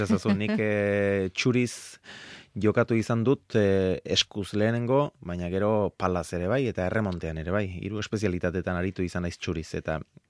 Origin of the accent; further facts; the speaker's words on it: Azpeitia, Basque Country, Spain; legez Azpeitiarra naiz, baina sustraiak kasi gehiago ditut Azkoitian, bakarrizketan ari naizenean, neure buruarekin izketan ari naizenean, batzuetan Azpeitieraz aritzen naiz, besteetan Azkoitieraz